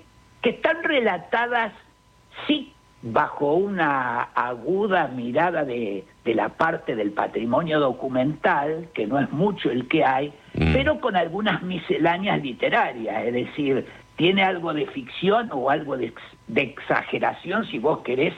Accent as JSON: {"language": "Spanish", "town": "Tandil", "region": "Buenos Aires Province", "country": "Argentina", "said": "El único que soy de Tandil soy yo."}